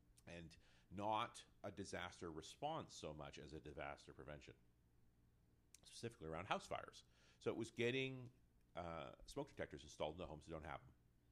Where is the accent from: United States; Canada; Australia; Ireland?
Canada; I'm a Canadian, so I'm already biased that way